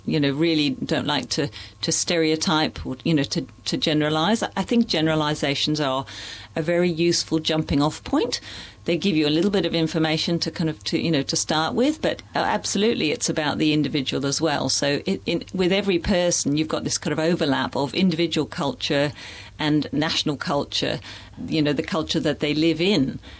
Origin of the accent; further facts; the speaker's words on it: England, United Kingdom; also born or lived in United States; I'm obviously from England originally, and the teacher who was showing me around saying, gee, you've really lost your accent.